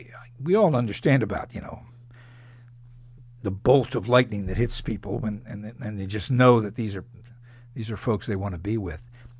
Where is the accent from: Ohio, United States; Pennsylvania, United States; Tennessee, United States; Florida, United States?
Pennsylvania, United States; Philadelphia; And I told her I didn't hear her accent, and I told her I was from Philadelphia.